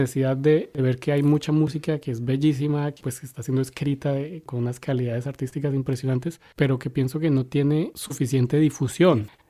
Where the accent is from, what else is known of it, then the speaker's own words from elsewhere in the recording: Colombia; moved away; en este momento ya llevo como 16 años por fuera de Colombia. Entonces ahora yo pienso que la tierrita es más como Colombia o Suramérica.